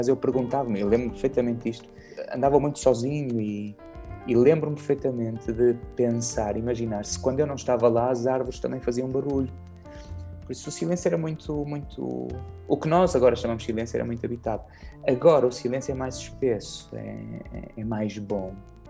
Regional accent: Centro, Portugal; Eu sou da Serra da Estrela, portanto adoro a mata, adoro a serra, é o meu habitat, sem dúvida, né? Eu nasci e cresci dentro do Parque Natural da Serra da Estrela

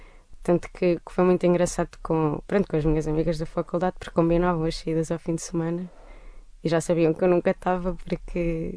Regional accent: Tomar, Santarém, Portugal; now in Lisbon, Portugal; eu venho de Tomar, é um sítio super pequenino, e de facto quando vim para Lisboa isto era assim gigante

